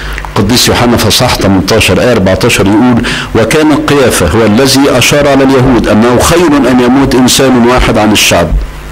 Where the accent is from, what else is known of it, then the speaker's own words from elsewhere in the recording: Egypt; حصل عندنا في مصر وفي كل البلاد